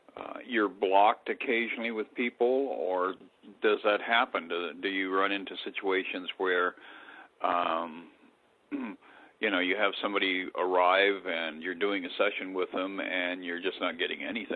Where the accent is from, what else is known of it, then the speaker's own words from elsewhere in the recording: Pueblo, Colorado, United States; I grew up in Colorado in the 1950s in a little town called Pueblo.